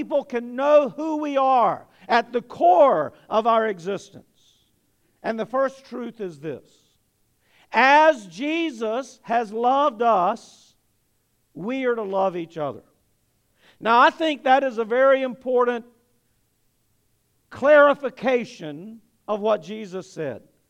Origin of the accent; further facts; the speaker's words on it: United States; Before I'm even an American, and some of you won't like that idea, but before I'm an American, I am a Christian.